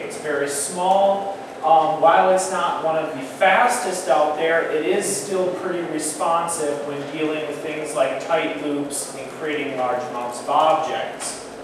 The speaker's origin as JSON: {"language": "English", "town": "Philadelphia", "region": "Pennsylvania", "country": "United States", "said": "I'm from Philadelphia, the United States."}